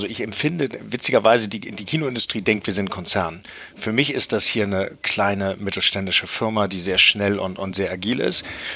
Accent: Hamburg, Germany; Ich bin in Hamburg aufgewachsen, in einem Umfeld.

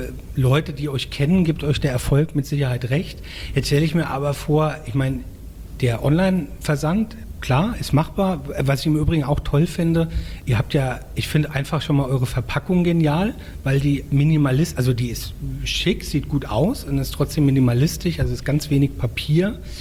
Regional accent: Rhineland-Palatinate, Germany; bei uns in Rheinhessen sagt man Bettinger, ein Teig mit Erdbeeren drauf.

